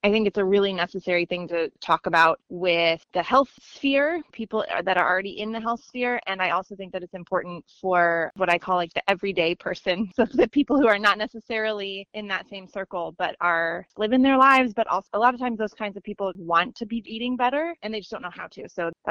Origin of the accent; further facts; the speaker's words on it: Maryland, United States; I grew up in Maryland